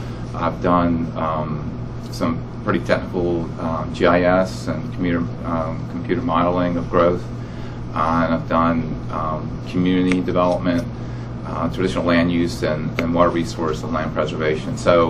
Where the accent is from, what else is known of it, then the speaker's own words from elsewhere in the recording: Salisbury, Maryland, United States; born and raised in Salisbury, Maryland